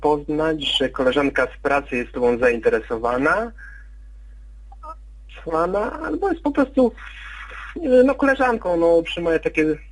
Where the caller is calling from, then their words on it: Warsaw, Masovian Voivodeship, Poland; I jestem z Warszawy.